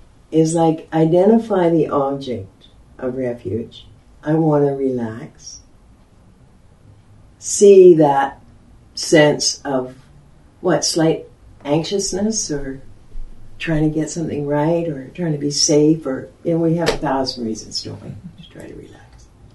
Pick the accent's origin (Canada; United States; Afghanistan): Canada; Alberta; born there; I go over the speed limit because I was born in Alberta